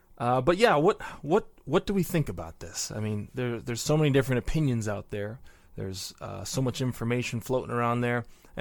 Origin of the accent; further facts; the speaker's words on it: Michigan, United States; now in Pennsylvania, United States; He's was born and raised in Michigan, and so I definitely, you know, I consider myself a Michigander by root, but I've been here in Pennsylvania now for almost 15 years.